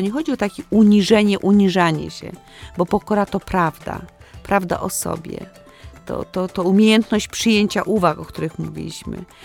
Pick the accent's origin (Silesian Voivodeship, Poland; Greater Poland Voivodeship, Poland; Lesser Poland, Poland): Silesian Voivodeship, Poland; Ja też pojechałam jako taka przemądrzała Ślązaczka i myślałam, że cały świat nawrócę.